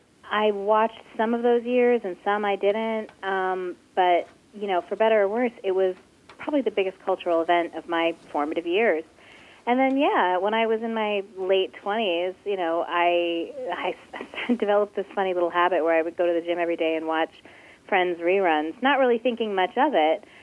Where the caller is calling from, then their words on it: New York City, New York, United States; I'm calling you from New York City.